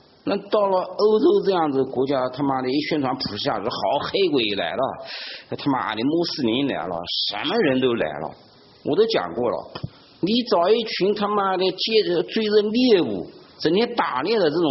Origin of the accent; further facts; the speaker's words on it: China; 我们中国人他还就喜欢挑个表面现象，不看本质。